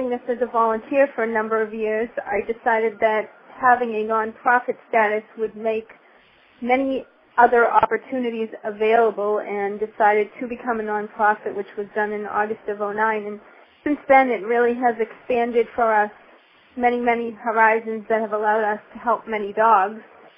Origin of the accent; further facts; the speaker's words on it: Massachusetts, United States; working as a volunteer since the year of 2000 with law enforcement agencies in Massachusetts, which is my home state